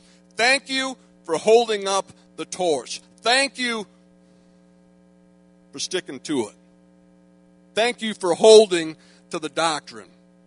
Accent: United States; And while I feel that burden as an American to be strong

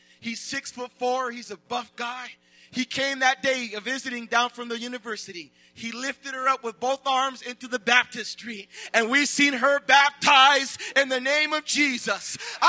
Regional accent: Los Angeles, California, United States; When my wife and I first got married, of course, we came from California, from the Los Angeles area.

